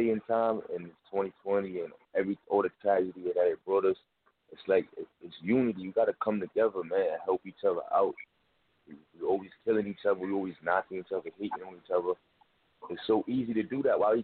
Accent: Newport, Rhode Island, United States; from Newport, Rhode Island.

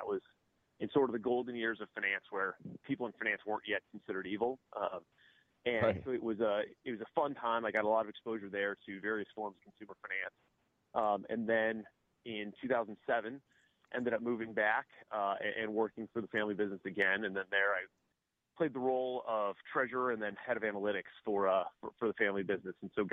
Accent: Phoenix, Arizona, United States; also born or lived in Tucson; I did. I grew up in Phoenix, Arizona. I was born in Tucson, and then when I was about 5 years old, moved to Phoenix and lived in Phoenix until I left for college.

